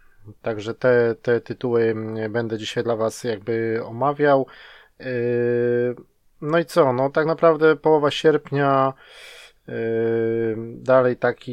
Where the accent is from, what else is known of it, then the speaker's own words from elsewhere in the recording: Łódź, Łódź Voivodeship, Poland; tutaj, gdzie się mieszka, do Polski, do Łodzi, skąd pochodzę.